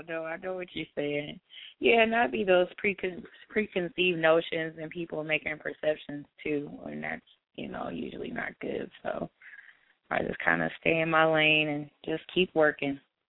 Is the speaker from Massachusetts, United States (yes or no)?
no; California, United States; also born or lived in Texas; although I was born in Texas, but I enjoyed growing up in California because Texas. I have to get back there and say hi to all my roots eventually